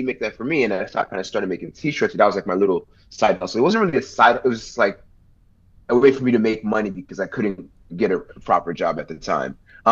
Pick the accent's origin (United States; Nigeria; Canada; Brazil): Nigeria; so I was born and raised in Nigeria, right? So I grew up playing soccer, watching soccer.